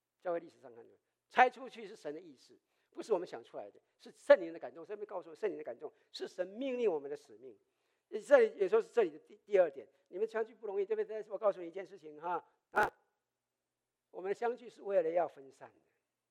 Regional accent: China; 我们中国人多一点，所以准备中国饭。

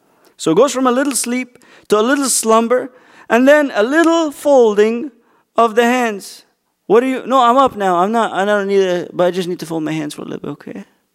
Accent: Egypt; now in United States; I grew up in Egypt. I got beat up, all right?

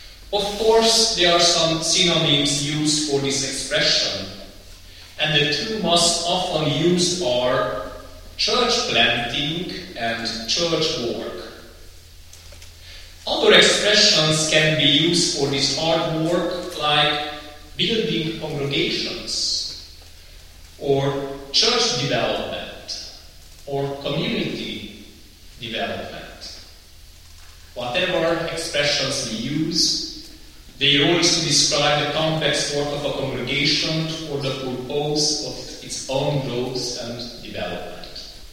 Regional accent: Lupin, Romania; I came from Romania, but I am Hungarian. I came from the Zsúr Valley, from a town called Lupin.

